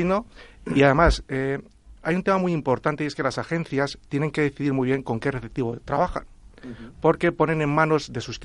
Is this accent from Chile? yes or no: no; Spain; en principio, soy el único español que tiene una empresa receptiva en Dubái.